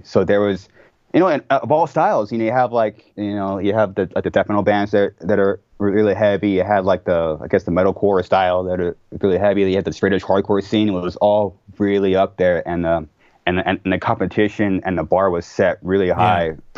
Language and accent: English; Corona, California, United States; I'm always proud to say and take pride to say I'm from Corona